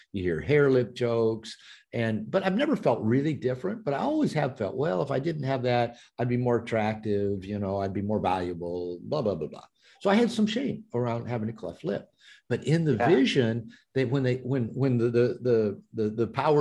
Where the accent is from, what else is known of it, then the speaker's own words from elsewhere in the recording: United States; you know, I grew up in a fundamental Christian church. I grew up in America.